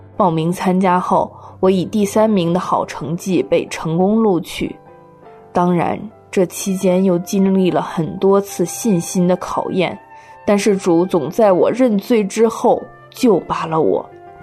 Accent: Shandong, China; 我是来自山东的

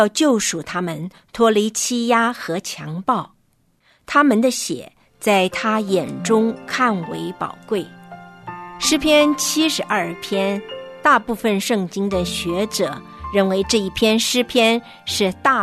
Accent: China; 中庸之道是我们中国人常常都在谈的

